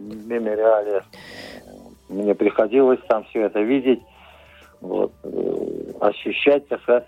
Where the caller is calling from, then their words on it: Nizhny Novgorod, Nizhny Novgorod Oblast, Russia; Я вас беспокою из Нижнего Новгорода